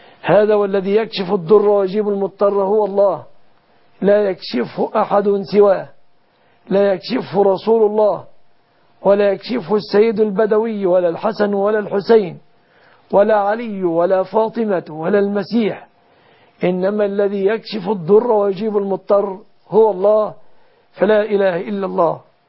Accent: Egypt

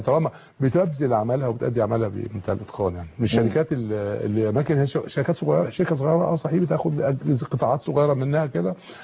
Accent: Cairo, Cairo Governorate, Egypt; عندنا في القاهرة

